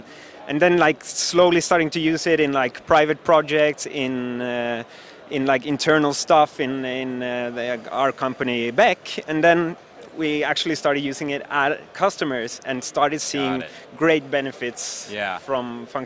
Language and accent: English; Oslo, Norway; English is a second language; I live here in Oslo. I'm from Norway.